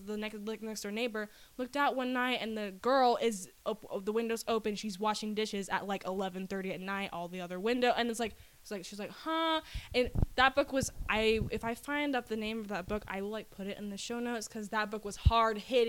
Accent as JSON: {"language": "English", "country": "Ghana", "said": "I'm Ghanaian. I'm like, cool. I'm from, like, ancient African kingdom. How cool is that? I'm, like, probably descendant of some sort of royalty."}